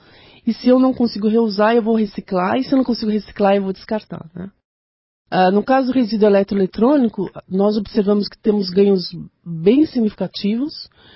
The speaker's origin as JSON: {"language": "Portuguese", "country": "Brazil", "said": "eu acho que essa é uma prática que nós precisamos imbuir em nós como brasileiros"}